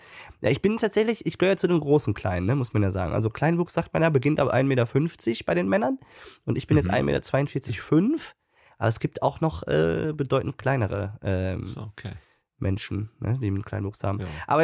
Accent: Münster, North Rhine-Westphalia, Germany; also born or lived in Cologne; Ganz klar Münster, meine Heimatstadt.

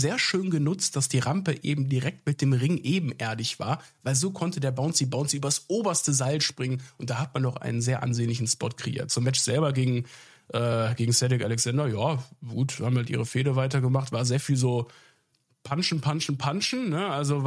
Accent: North Rhine-Westphalia, Germany; Ich bin Rheinländer. Die reden hier so.

